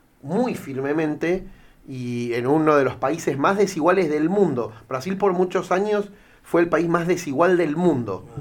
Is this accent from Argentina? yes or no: yes; Argentina; Somos todos argentinos y argentinas